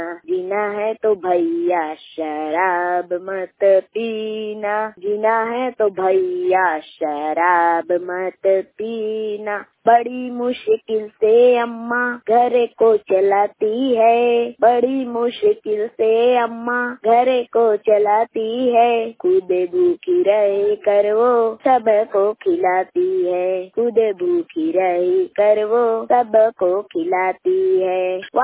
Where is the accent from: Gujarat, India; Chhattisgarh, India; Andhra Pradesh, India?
Chhattisgarh, India; Bhadora; मैं ग्राम भड़ोरा का रहने वाला हूँ, जिला जांजगीर चांपा छत्तीसगढ़ का रहने वाला हूँ।